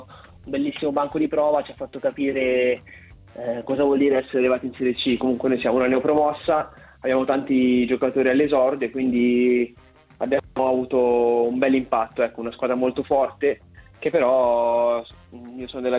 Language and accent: Italian; Bergamo, Lombardy, Italy; a Bergamo, quindi sarà super emozionante sia ritornare ai professionisti dopo 2 anni per me